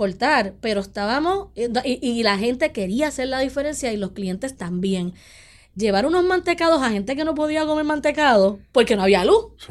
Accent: Puerto Rico; moved away; somos muchos puertorriqueños afuera y no vamos a dejar de comer lo que nos gusta.

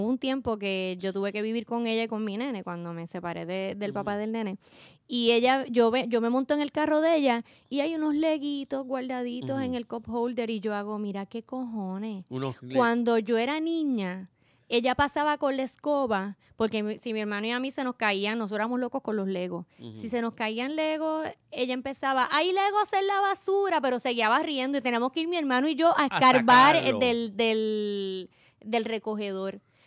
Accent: Morovis, Puerto Rico; No, yo soy sí, de Morovis.

